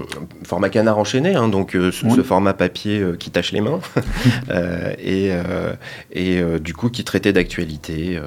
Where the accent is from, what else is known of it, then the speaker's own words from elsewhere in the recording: Limoges, Nouvelle-Aquitaine, France; Alors, moi, je suis né pas très loin. Je suis né à Limoges, dans le Limousin. J'ai grandi, j'ai des parents qui étaient corréziens, donc avec un pied en Dordogne aussi, hein, puisque... plutôt Brive